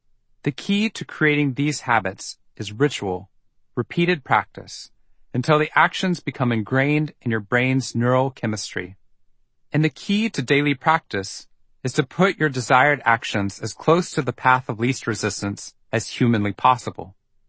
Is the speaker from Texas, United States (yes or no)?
yes; Waco, Texas, United States; I was coming to the tail end of my 90 hours of volunteer firefighting training in my hometown of Waco, Texas.